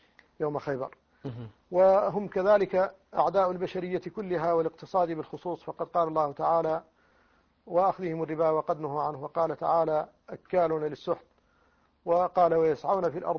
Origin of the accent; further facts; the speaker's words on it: Mauritania; وقد دعونا لقطع العلاقة القائمة بين بلادنا موريتانيا مع الكيان الصهيوني